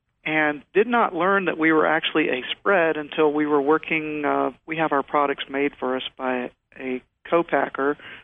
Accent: Albany, Georgia, United States; I am originally from Georgia. I was born and raised in Albany, Georgia, in southwest Georgia.

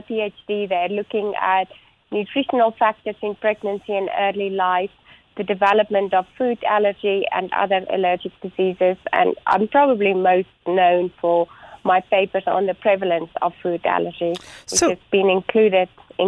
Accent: Bloemfontein, Free State, South Africa; I am South African by background, and I grew up in a very small town right in the middle of South Africa called Bloemfontein, where I also studied dietetics.

